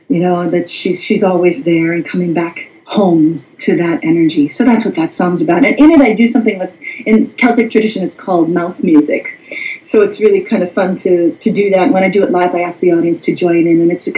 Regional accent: Wisconsin, United States; I am from Wisconsin

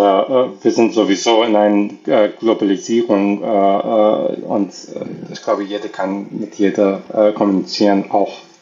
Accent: Iran; German is a second language; ich bin nicht ein deutscher Muttersprachler, Ich komme ursprünglich aus dem Iran

